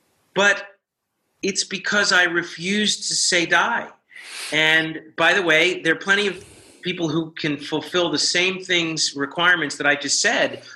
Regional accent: Newport News, Virginia, United States; and I grew up in Newport News, Virginia, we didn't have art films.

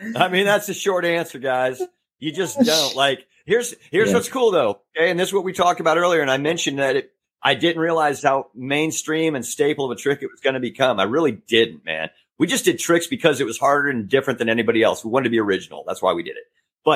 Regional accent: Indianapolis, Indiana, United States; also born or lived in Greenwood; Now, obviously, I grew up in Indianapolis, but then was raised for a while in Greenwood. So

